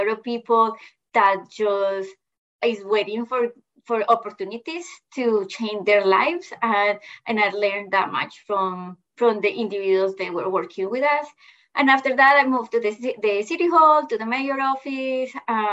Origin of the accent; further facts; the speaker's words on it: Colombia; English is a second language; moved away as an adult; now in United States; Yes, I was raised and born in Colombia. I moved to the United States like 15 years ago